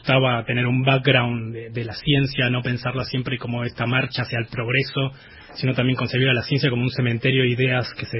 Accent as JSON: {"language": "Spanish", "region": "Buenos Aires", "country": "Argentina", "tie": "born or raised there", "said": "Yo nací, crecí toda mi vida en Boedo."}